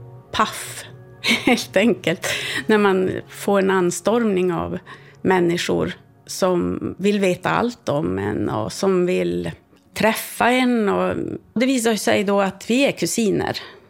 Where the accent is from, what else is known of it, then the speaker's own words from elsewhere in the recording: Norrbotten County, Sweden; Jag kommer ju från Tornedalen och har väl alltid liksom tänkt att ja, men nu har jag lite finskt påbrå, absolut, det har jag. Och så kom det tillbaka och jag var 80% finländare.